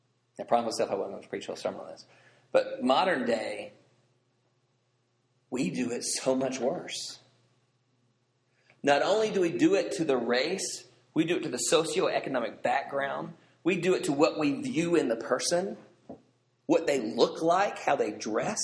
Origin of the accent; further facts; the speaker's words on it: Decatur, Alabama, United States; I grew up in Decatur. And when I grew up here, there were three Jewish families in Decatur. The reason I knew that is all three of our families drove to Huntsville to go to Temple.